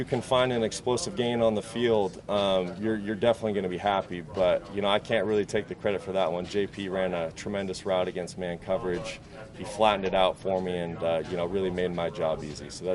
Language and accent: English; Montana, United States; also born or lived in Coeur d'Alene, United States; Like I said, I was born in Coeur d'Alene and I grew up over in Montana.